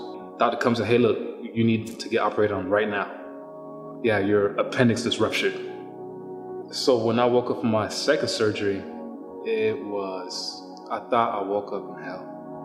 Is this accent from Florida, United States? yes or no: yes; West Palm Beach, Florida, United States; I'm from West Palm Beach, Florida.